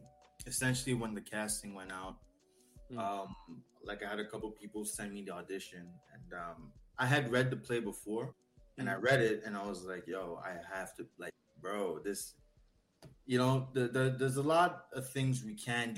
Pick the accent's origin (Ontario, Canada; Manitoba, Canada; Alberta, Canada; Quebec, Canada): Quebec, Canada; first language French; English is a second language; I'm Francophone, right? So I'm Haitian, so French is the first language, but I'm from the West Island, so it's very English, right?